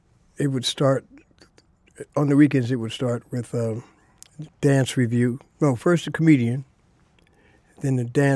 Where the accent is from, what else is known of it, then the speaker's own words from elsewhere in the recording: Plainfield, New Jersey, United States; I was from Plainfield.